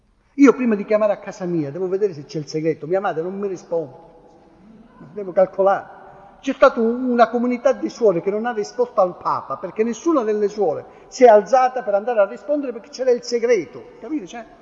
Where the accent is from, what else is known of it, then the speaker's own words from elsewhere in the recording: Calabria, Italy; sono calabrese, sono un po' bravo